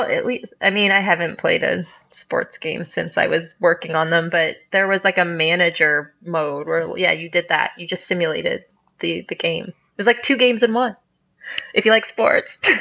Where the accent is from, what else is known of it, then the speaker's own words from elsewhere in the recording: Nova Scotia, Canada; I'm from Nova Scotia, Canada, where you get pretty awful winters, and then it's like generally pretty yucky except for a late spring and summer.